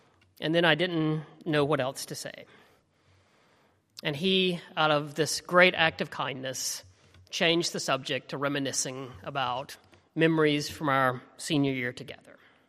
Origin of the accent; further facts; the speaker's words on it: Alabama, United States; When I was in high school, growing up in Alabama in the heart of the Bible Belt